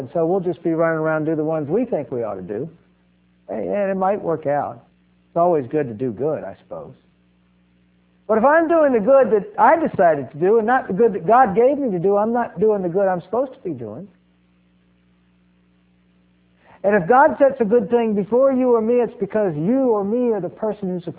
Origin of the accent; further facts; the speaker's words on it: the South, United States; Now, I'm from the South, as you can probably tell in my speech.